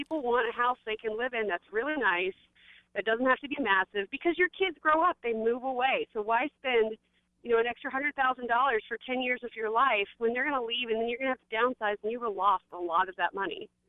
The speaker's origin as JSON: {"language": "English", "town": "Nashville", "region": "Tennessee", "country": "United States", "said": "But I'm from Nashville"}